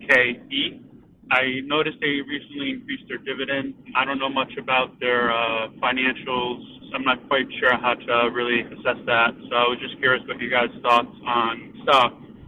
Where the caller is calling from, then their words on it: New Jersey, United States; I'm from New Jersey.